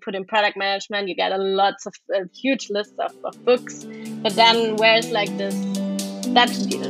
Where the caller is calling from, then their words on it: Barcelona, Catalonia, Spain; I'm calling from Barcelona, sunny Barcelona today.